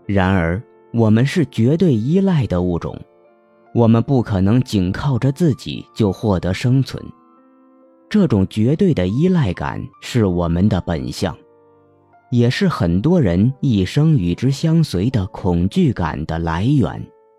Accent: Hunan, China; 普通话中的金和精彩的精有着相似的发音，我们湖南人不区分前后鼻音。

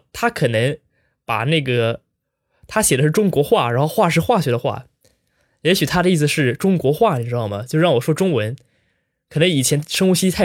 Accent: Brussels, Brussels-Capital Region, Belgium; born there; Chinese is a second language; 我是混血，不是新疆人，所以比利时是我出生的地方，布鲁塞尔是我出生的地方

